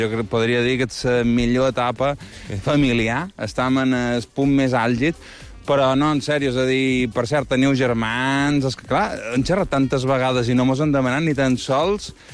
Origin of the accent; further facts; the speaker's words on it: Palma, Balearic Islands, Spain; i a més és que jo som de Palma